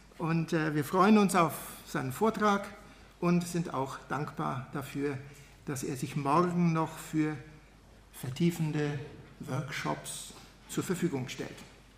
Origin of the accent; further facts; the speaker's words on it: Erlangen, Bavaria, Germany; in Erlangen, meiner Heimatstadt, veranstaltet wurden.